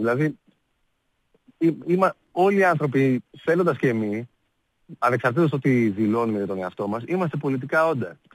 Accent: Aliveri, Central Greece, Greece; Στο Αλιβέρι.

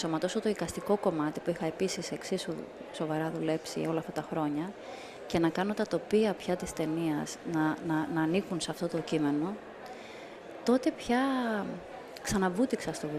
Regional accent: Crete, Greece; Είμαι από την Κρήτη και οι εικόνες αυτές με στίχιοναν πάντα.

